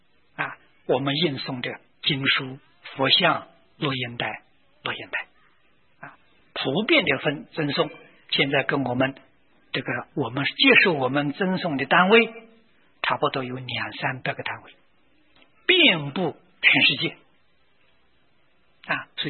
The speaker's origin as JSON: {"language": "Chinese", "region": "Taichung", "country": "Taiwan", "said": "我是从台中出来的，我不能忘本啊！"}